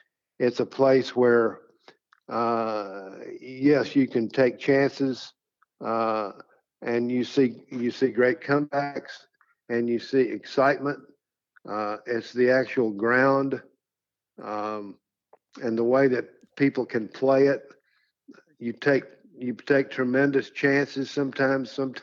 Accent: Texas, United States; I'm Southern. I'm from Texas.

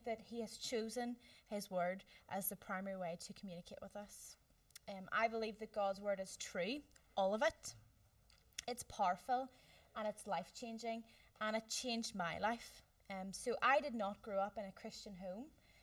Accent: Whitehead, Northern Ireland, United Kingdom; now in Holywood, United Kingdom; I am from Whitehead direction. No, we have closest maybe is Carrick. So I'm from that area. I grew up there, went to Belfast High.

